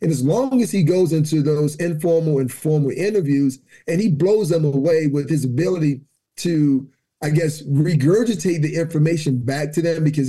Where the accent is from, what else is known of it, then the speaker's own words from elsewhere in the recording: Miami, Florida, United States; Where I come from, where I grew up in Miami, the saying was, don't talk about it, be about it.